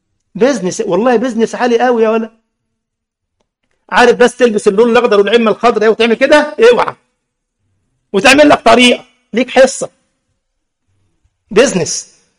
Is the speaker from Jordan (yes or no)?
no; Egypt; ده رئيس وزراء خارجيه امريكا بيروح لمولد البدو عندنا في مصر يا راجل